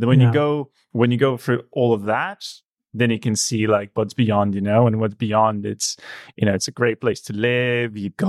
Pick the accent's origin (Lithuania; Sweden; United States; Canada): Lithuania; English is a second language; moved away; also born or lived in United Kingdom; Lithuania.